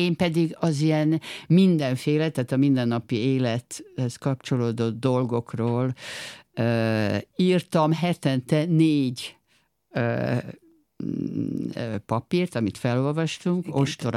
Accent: Hungary; amikor azt mondtam, hogy magyar vagyok

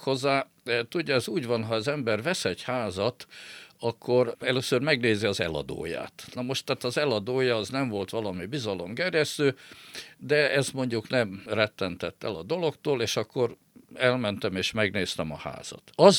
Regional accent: Gyula, Békés, Hungary; Azért Békés megyében, mert ugye én Gyulán nőttem fel, és ugye nekem ott rengeteg ismeretségem, barátom van.

